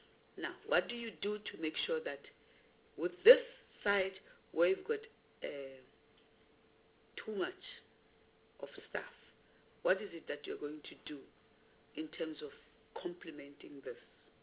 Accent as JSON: {"language": "English", "region": "Northern Cape", "country": "South Africa", "said": "And I come from Northern Cape."}